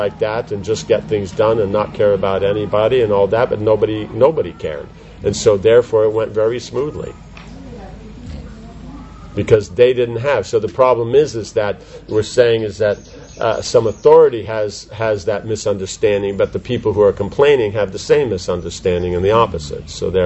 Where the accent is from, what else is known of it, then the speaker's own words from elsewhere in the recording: United States; when they find out I'm from America, what's the question they ask?